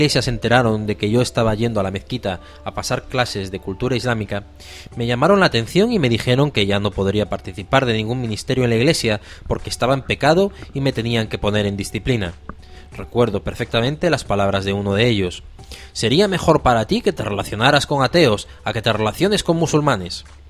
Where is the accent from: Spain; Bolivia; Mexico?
Bolivia; soy boliviana, tengo 29 años y durante los últimos 8 años de mi vida he tenido la gran bendición de transitar por el sendero del Islam. Vengo de una familia con tendencia católica pero muy poco religiosa.